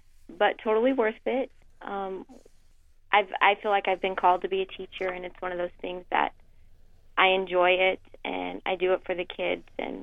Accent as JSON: {"language": "English", "town": "Topeka", "region": "Kansas", "country": "United States", "said": "I'm from Topeka. I graduated from Hayden High School. And then I graduated from Washburn University."}